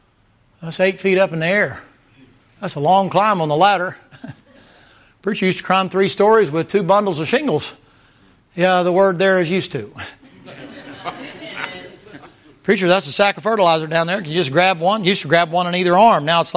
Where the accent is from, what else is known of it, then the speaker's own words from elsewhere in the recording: the South, United States; Self-made. Southerners bad about that. I'm a Southerner. I can talk about Southerners.